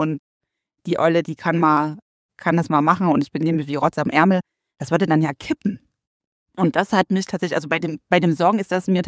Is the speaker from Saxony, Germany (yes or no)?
yes; Chemnitz, Saxony, Germany; ich komme ja aus Chemnitz, also aus dem Osten der Republik.